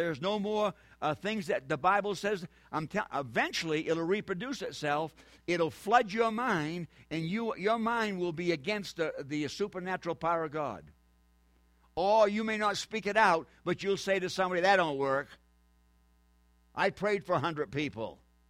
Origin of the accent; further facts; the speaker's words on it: New Hampshire, United States; I'm from New Hampshire.